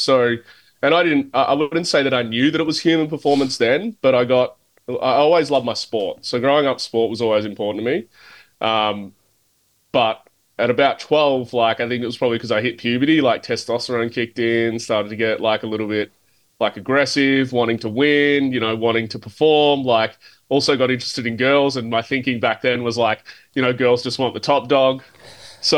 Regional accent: Melbourne, Victoria, Australia; I grew up in Melbourne. So for those of you who don't know, Melbourne's like southern part on the east coast of Australia. So grew up in like, I would say like a middle class family.

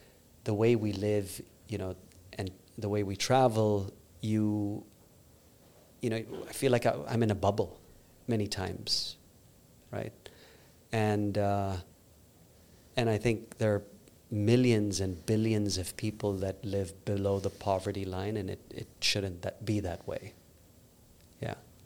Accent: Philippines; also born or lived in India; So I grew up in Southeast Asia, and I was born in India, but I grew up in the Philippines.

